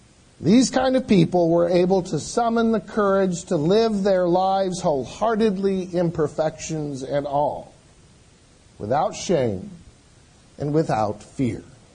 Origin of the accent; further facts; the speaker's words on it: Texas, United States; I come from Texas and know that to be true.